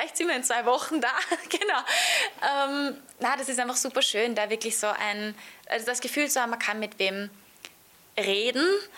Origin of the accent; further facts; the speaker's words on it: Austria; Genau, eine Ehre, ja, danke schön, dahin zu fahren als Österreicherin.